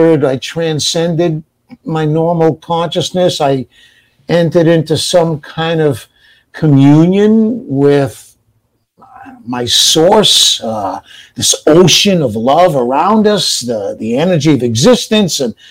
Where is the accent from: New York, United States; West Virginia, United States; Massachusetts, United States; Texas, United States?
Massachusetts, United States; New Bedford; I was raised in New Bedford, Massachusetts, which is where Moby Dick, you know, and there's a whaling capital of the world, Catholic school, factory, industry town